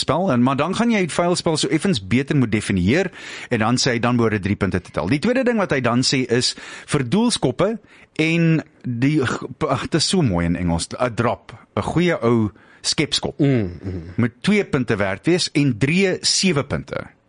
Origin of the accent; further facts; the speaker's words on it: Springs, Gauteng, South Africa; ek kom al van Springs af